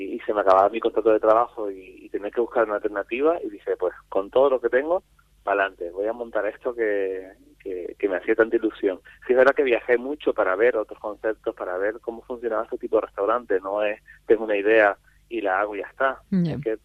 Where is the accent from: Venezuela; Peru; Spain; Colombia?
Spain; La Orotava, Canary Islands; en el norte, que yo soy de la Orotava